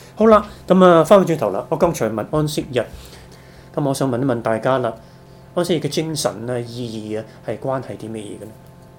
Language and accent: Cantonese; China; 我哋系华人，我哋系中国人。